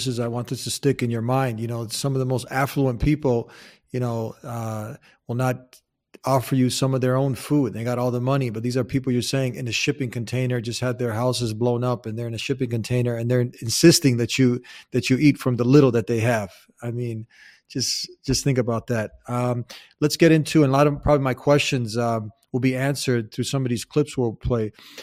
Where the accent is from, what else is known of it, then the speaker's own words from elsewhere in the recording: United States; I'm an American. You're an American also, is correct?